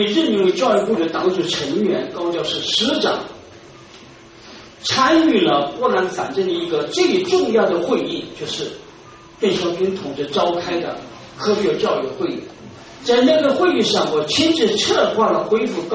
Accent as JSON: {"language": "Chinese", "town": "Zaoyang", "region": "Hubei", "country": "China", "said": "我是湖北枣阳人"}